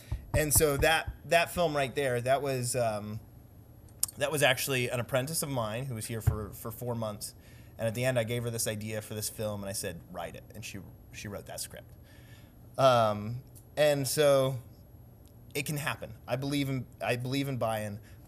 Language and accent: English; Decatur, United States; And I grew up in Decatur.